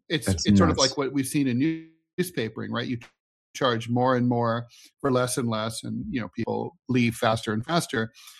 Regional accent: New York, United States; I'm a New Yorker. Okay. Oh, I don't gross out easy.

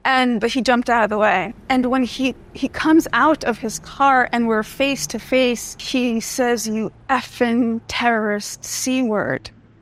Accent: New Jersey, United States; but I was born and raised in New Jersey in the United States.

